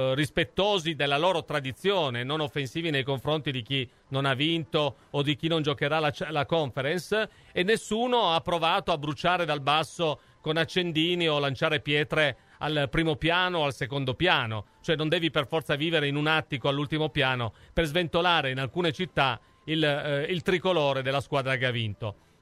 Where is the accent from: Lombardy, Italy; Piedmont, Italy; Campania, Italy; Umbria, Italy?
Piedmont, Italy; Turin; e lo dico orgogliosamente da torinese, da Sabaudo